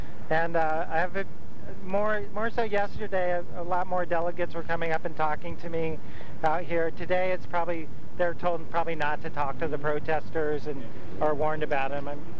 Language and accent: English; California, United States; Sure. I'm a farmer from Humboldt County.